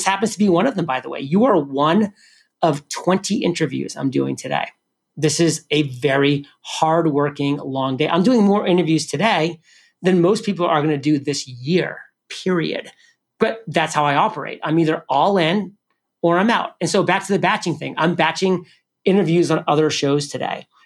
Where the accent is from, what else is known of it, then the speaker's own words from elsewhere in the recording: New England, United States; I'm from New England, so I love the Patriots.